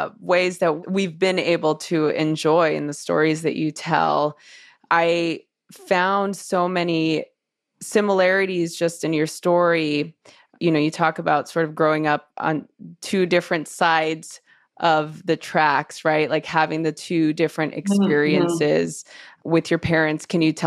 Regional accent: Los Angeles, California, United States; growing up in East LA during the LA riots in this very much immigrant family neighborhood hub in East

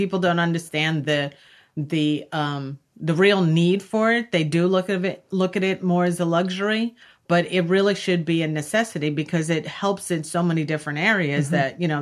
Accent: New York, United States; I grew up in Long Island. My grandmother's from Trinidad.

